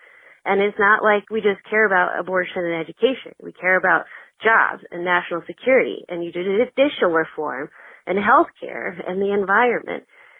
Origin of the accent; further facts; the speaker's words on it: Austin, Texas, United States; from Austin, Texas.